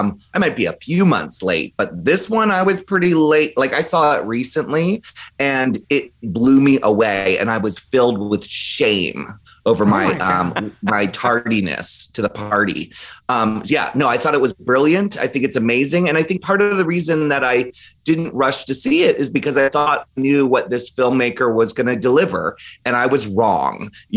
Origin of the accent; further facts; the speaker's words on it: Maryland, United States; because I grew up in Maryland and the discovery of John Waters really changed my life.